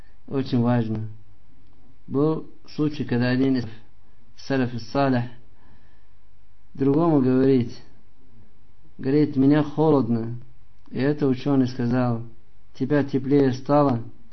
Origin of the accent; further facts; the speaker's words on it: Russia; Я сам россиянин.